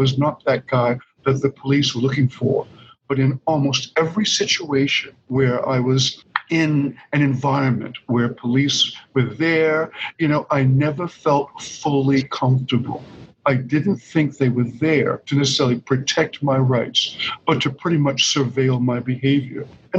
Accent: Roxbury, Massachusetts, United States; There was a little boy growing up in Roxbury, Massachusetts, who was a little upside down and distinctly wobbly.

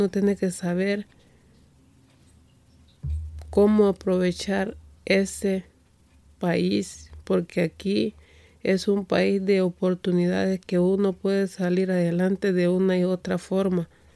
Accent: Honduras; moved away; soy de Honduras. Llegué y yo emigré a ese país en el 2016.

